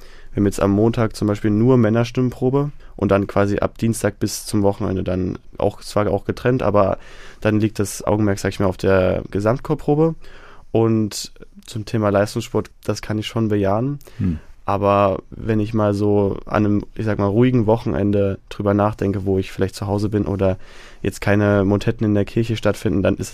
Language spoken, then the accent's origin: German; Naundorf, Saxony, Germany; Ich komme aus der Nähe von Freiberg in Naundorf.